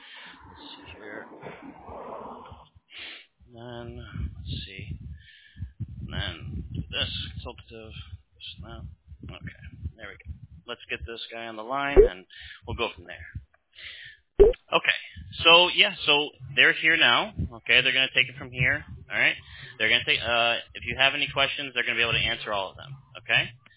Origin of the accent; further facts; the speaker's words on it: United States; I work remotely, right? I'm American, right?